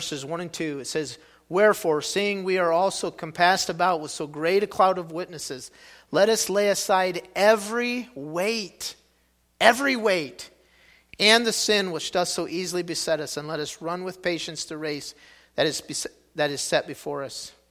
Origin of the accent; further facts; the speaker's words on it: Ohio, United States; I grew up in Ohio, and so I grew up a fairly avid Ohio State Buckeyes fan.